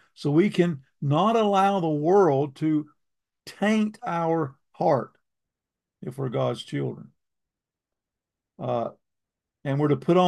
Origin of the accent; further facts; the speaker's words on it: the South, United States; accent: southern; But when I moved to Minnesota, the longer I was there, my southern accent, of which I am very proud, went away.